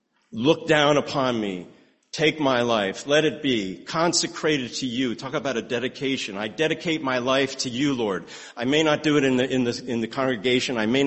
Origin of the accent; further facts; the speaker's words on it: Glen Ridge, New Jersey, United States; I was this kid growing up in Glen Ridge.